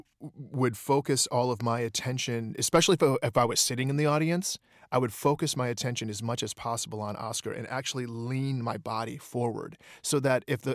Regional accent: Detroit, Michigan, United States; there were no avenues for sketch comedy in Detroit. We didn't, it wasn't like if you were 14 years old and you were growing up in Chicago, there were places that you could go.

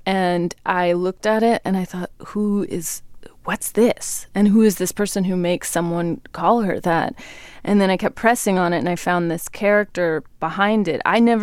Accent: Sacramento, California, United States; And I knew I wanted to set something that in Sacramento, California, which is my hometown, which I love very much.

